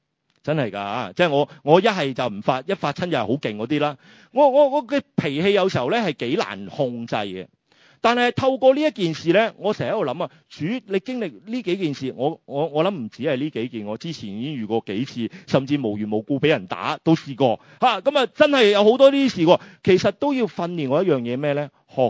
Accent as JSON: {"language": "Cantonese", "town": "Chaozhou", "region": "Guangdong", "country": "China", "said": "因为我系潮州人"}